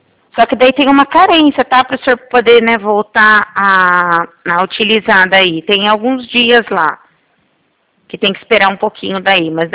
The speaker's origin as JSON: {"language": "Portuguese", "town": "Cornélio Procópio", "region": "Paraná", "country": "Brazil", "said": "Eu sou daqui de Cornélio."}